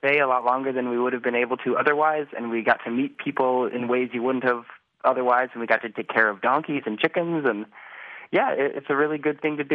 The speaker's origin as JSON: {"language": "English", "town": "Eau Claire", "region": "Wisconsin", "country": "United States", "lives_now": "Dublin, Ireland", "said": "And I'm in Dublin right now, but I'm from Eau Claire. So I'm kind of cheating"}